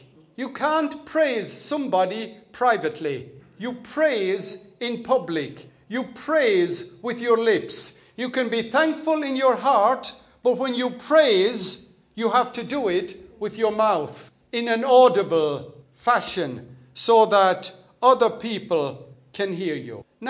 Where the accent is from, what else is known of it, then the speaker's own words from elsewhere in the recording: Munster, Ireland; So I come from County Limerick.